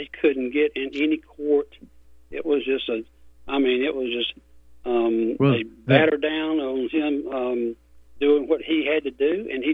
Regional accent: Abbeville, South Carolina, United States; And I'm an Abbeville. I was raised in Abbeville, South Carolina.

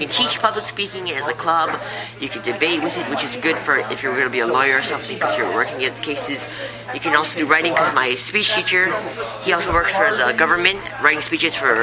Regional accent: Hawaii, United States; I'm 13. I'm from Hawaii.

